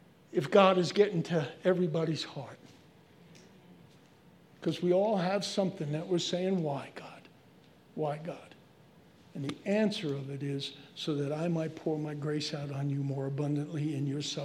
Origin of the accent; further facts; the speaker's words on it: Ireland; I'm Irish. I've said that, right? For years I've said it.